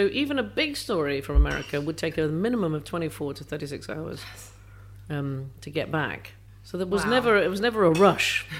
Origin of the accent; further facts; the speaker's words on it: New York, United States; In New York. Most of my childhood was in New York